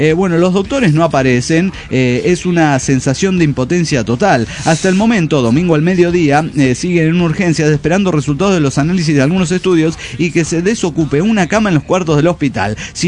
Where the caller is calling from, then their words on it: Nezahualcóyotl, State of Mexico, Mexico; de Nezahualcóyotl, México.